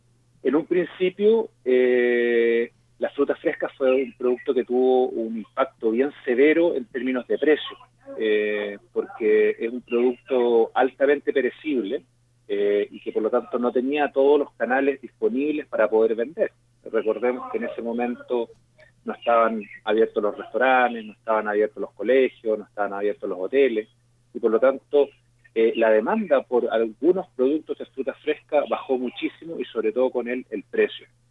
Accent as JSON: {"language": "Spanish", "country": "Chile", "said": "para Chile, para el país de donde yo soy"}